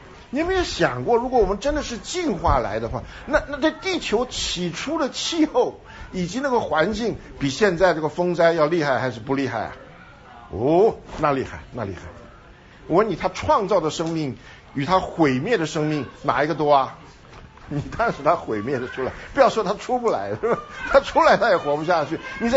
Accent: Taiwan; 我从台湾来

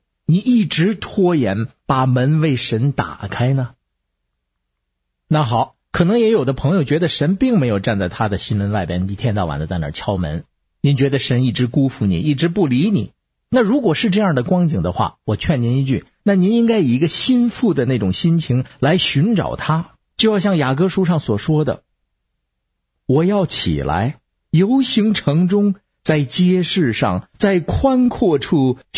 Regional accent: Beijing, China; 尤其是我们北京人。

